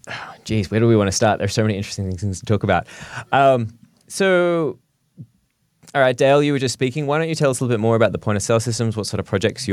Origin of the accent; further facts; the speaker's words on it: Australia; my hometown, Australia, I think you need to lift your game.